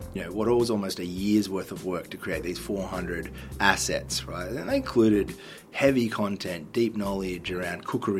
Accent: Arkansas, United States; you know, hey, I'm from Arkansas.

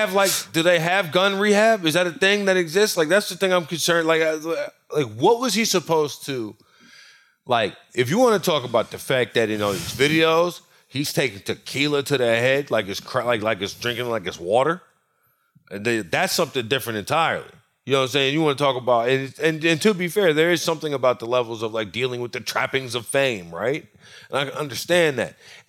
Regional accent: Louisiana, United States; I grew up around guns. I'm grew up from Louisiana. And I'm from country Louisiana. Like, everybody I knew had guns.

